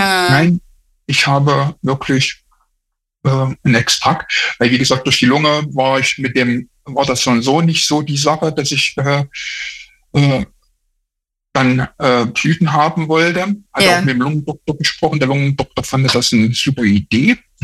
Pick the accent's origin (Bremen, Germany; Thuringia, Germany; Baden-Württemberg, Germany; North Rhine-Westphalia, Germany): Thuringia, Germany; Erfurt; also ich komme aus Erfurt, ne?